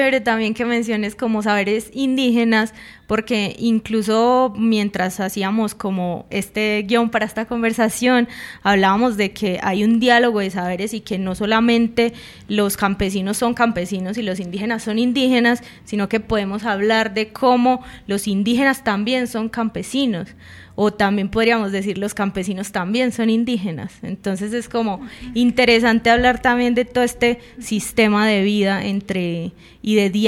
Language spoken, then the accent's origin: Spanish; Yolombó, Antioquia, Colombia; allá en Antioquia, en Yolombó, de donde yo vengo, donde nací, donde está toda mi familia